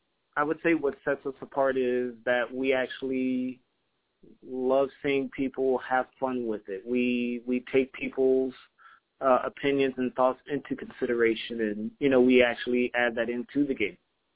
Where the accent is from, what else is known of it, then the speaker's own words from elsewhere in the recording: Chicago, Illinois, United States; I'm originally from Chicago. I was in the Marine Corps for 10 years.